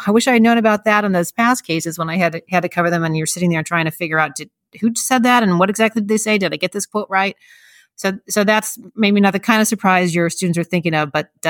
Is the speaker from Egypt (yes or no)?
no; Indiana, United States; I'm from Indiana. I primarily wrote for the Indianapolis Star.